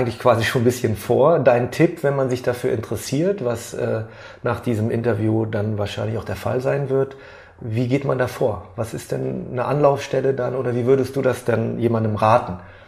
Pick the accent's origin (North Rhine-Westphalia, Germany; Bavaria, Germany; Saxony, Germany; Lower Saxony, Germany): North Rhine-Westphalia, Germany; ich komme ja aus dem Köln-Bonner Raum